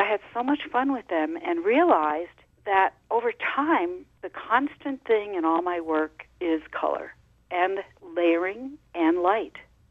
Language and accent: English; New York, United States; I can remember as a child growing up in the Adirondack Mountains, where we have hundreds of lakes and mountains and wonderful landscapes.